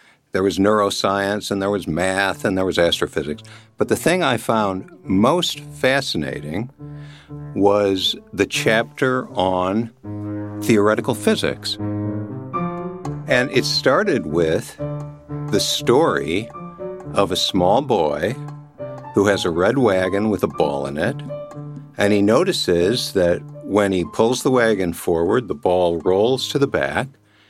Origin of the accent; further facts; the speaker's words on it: Chicago, Illinois, United States; I grew up in the Chicago area.